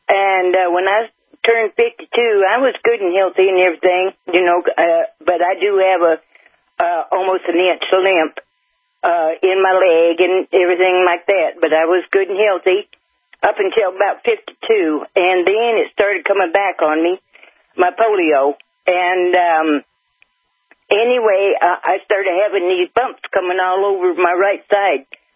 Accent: California, United States; born there; I was born in California, and there was a big outbreak of whooping cough.

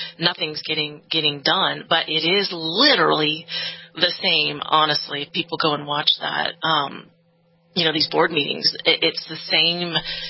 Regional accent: California, United States; now in Texas, United States; we're in Texas now, born and raised in California, and now happy to be in Texas.

